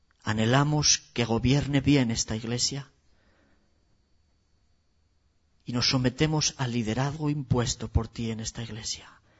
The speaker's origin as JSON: {"language": "Spanish", "country": "Spain", "said": "Y Dios, como españoles, te pedimos perdón por nuestra arrogancia."}